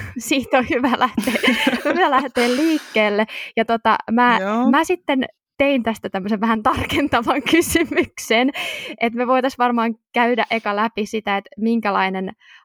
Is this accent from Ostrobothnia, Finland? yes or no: no; Tampere, Pirkanmaa, Finland; Itsestäni, mä oon siis Tampereelta